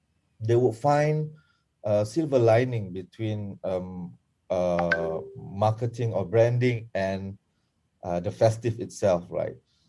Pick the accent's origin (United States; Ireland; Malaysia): Malaysia; So it could be Raya is one of the example of how we as Malaysian really brace to it.